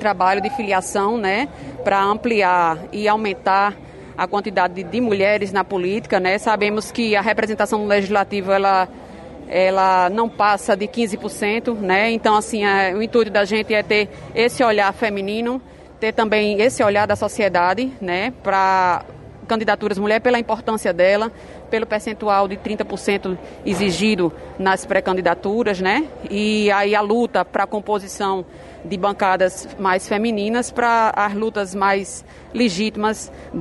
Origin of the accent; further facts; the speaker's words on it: Mamanguape, Paraíba, Brazil; born there; eu fico feliz porque nasci nessa localidade, nasci em Mamanguape.